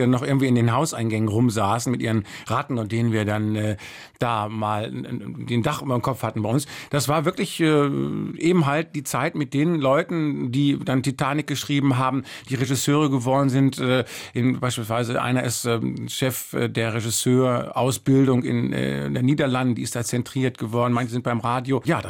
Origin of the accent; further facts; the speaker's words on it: Bielefeld, North Rhine-Westphalia, Germany; In Bielefeld damals, meine Heimatstadt, Drei-Sparten-Theater.